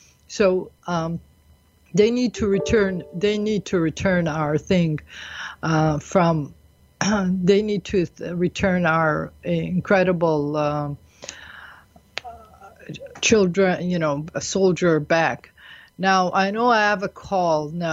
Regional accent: United States; and I come from America, and we have there another state of mind

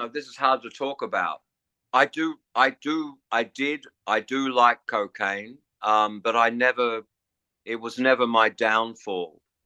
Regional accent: England, United Kingdom; And look, I'm English anyway, not that that's got anything to do with it. I was born in England

